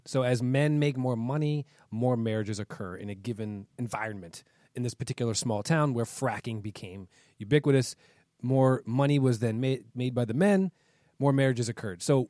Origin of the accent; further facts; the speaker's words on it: Potomac, Maryland, United States; When I was growing up in Potomac, Maryland, I kind of had this negative viewpoint of the gold digging type.